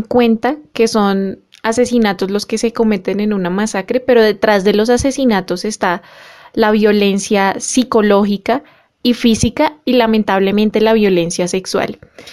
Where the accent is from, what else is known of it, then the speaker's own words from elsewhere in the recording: Colombia; como colombianos que nos importa nuestro país